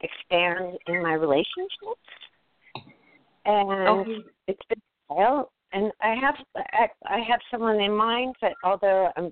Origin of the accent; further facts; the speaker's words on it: Studio City, California, United States; And I grew up in Studio City. How could you not know someone?